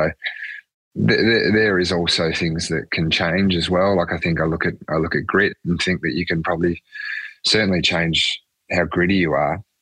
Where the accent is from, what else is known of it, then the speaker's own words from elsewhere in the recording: Hobart, Tasmania, Australia; growing up in I say regional, but it was pretty simple Hobart where we grew up. We grew up in Belrive